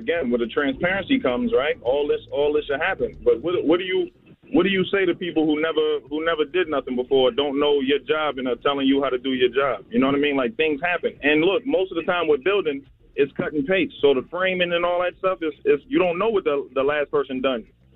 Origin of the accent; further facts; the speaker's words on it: New Jersey, United States; now in Atlanta, United States; I'm from Jersey. I'm in Atlanta right now, though.